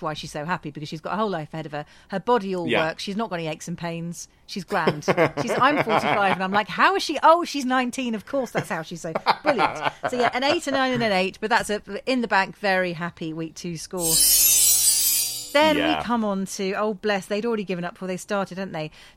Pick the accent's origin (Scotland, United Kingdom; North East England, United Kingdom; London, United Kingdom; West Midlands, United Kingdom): Scotland, United Kingdom; traditionally fair skin, you know, I'm a Scot